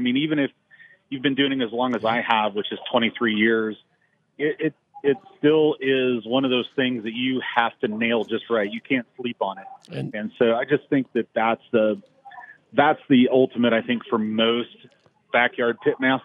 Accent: Kansas City, Missouri, United States; Kansas City. I'm from Kansas City.

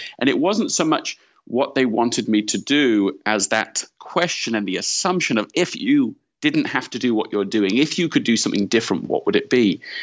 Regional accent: Leeds, Yorkshire and the Humber, United Kingdom; also born or lived in London; now in California, United States; Yeah, I'm from London, England originally, and grew up in Leeds in Yorkshire in the north of England.

